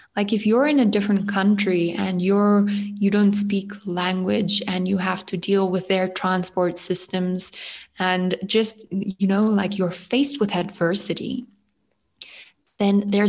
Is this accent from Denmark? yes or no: no; South Africa; I was born and raised in South Africa.